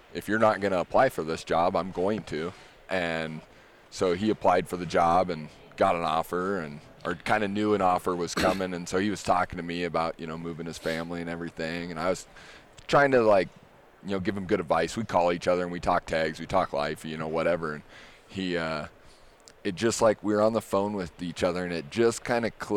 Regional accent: Iowa, United States; and I'm from

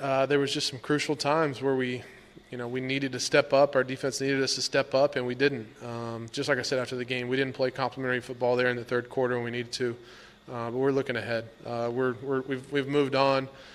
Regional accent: Texas, United States; I mean, I grew up in Texas, obviously Cowboy country, a lot of my hometown, a lot of my friends and family back home.

